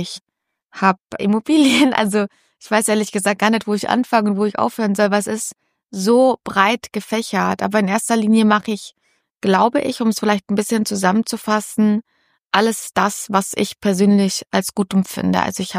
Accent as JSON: {"language": "German", "town": "Munich", "region": "Bavaria", "country": "Germany", "said": "Ich komme aus München."}